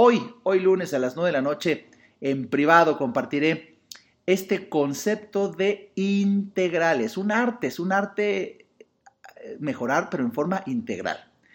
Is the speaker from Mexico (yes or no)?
yes; Mexico; como mexicanos